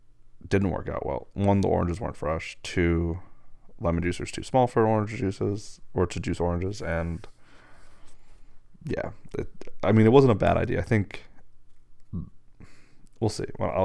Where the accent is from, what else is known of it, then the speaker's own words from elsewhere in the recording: United States; I'm from the United States, from America.